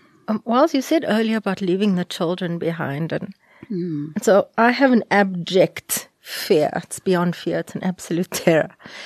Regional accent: Cape Town, Western Cape, South Africa; in our custom I'm mixed race from Cape Town, Christian.

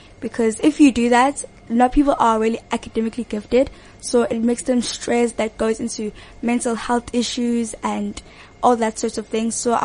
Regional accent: Pinetown, KwaZulu-Natal, South Africa; I'm come from Pinetown in Durban.

